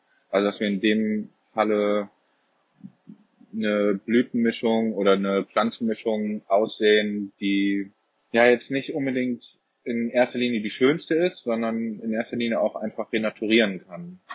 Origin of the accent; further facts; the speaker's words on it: Cologne, North Rhine-Westphalia, Germany; ich komme ursprünglich aus Köln